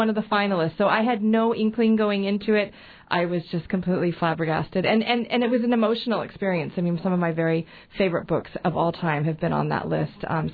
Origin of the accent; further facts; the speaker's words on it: Palmer, Alaska, United States; I grew up in Alaska in the Palmer area and just have never made my way down here.